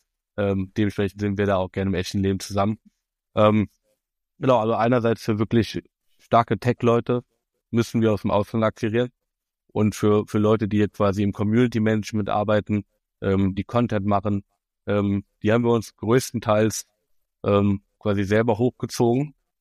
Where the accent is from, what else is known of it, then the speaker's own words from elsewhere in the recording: Frankfurt, Hesse, Germany; also als Frankfurter Jungs träumen wir davon, das mal zu machen.